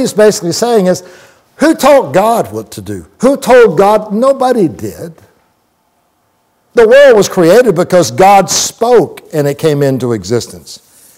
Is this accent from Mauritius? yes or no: no; Florida, United States; When I was growing up in Florida, I heard stories about how that one day Florida is going to sink into the ocean